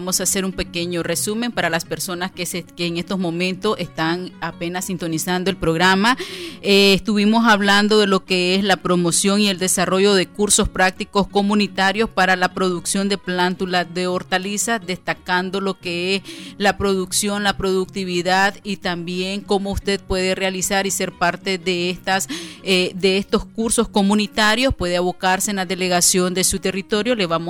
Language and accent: Spanish; Nicaragua; los nicaragüenses somos bendecidos